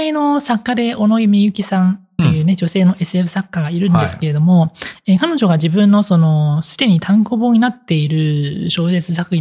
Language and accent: Japanese; Taiwan; first language Taiwanese Mandarin; Japanese is a second language; 私の母語は台湾の中国語、つまり繁体字の方ですけれども、